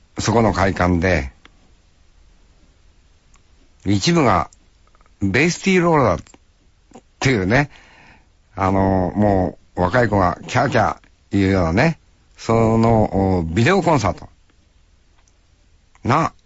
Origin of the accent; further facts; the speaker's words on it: Hokkaido, Japan; 特にまあ北海道で生まれ育った俺にとっては、ああいい曲だな。